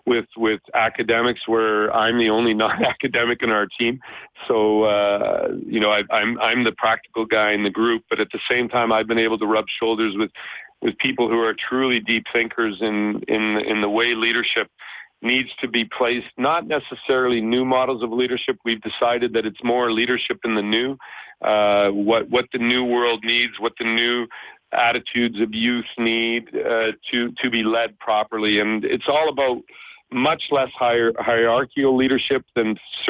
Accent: the Prairies, Canada; When we grew up in Canada, in the prairies, in the cold at minus 40, we are practical people at our soul.

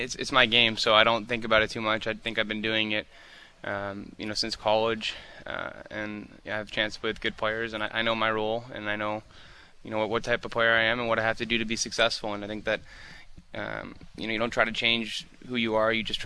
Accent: Toronto, Ontario, Canada; we all grew up, I'm from Toronto, so all my friends grew up huge Leafs fans, as did

